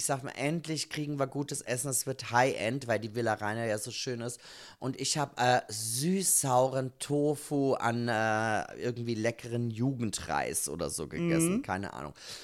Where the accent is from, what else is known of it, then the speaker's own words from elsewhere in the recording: Carinthia, Austria; Also ich als Kärntnerin kenne ja nun meine Landsleute